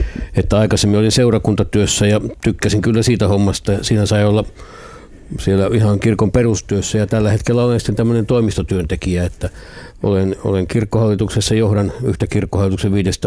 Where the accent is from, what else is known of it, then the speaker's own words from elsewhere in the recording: Mikkeli, South Savo, Finland; now in Helsinki, Finland; On hiihtomaastot on siellä kotipuolessa Mikkelissä, ja kun viikot menee Helsingissä töissä